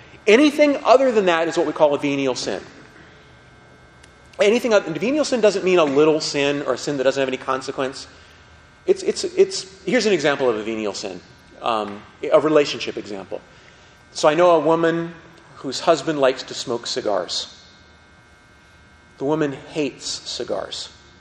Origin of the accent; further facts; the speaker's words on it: Montana, United States; I grew up in Montana.